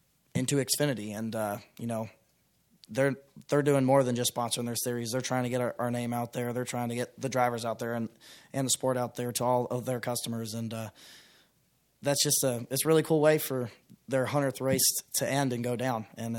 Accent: California, United States; my grandfather, grandmother, coming out and watching, growing up in California.

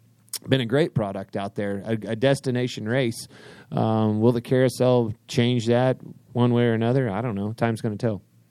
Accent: Kansas, United States; I mean, I'm from Kansas, man. I'm from a little town in Kansas

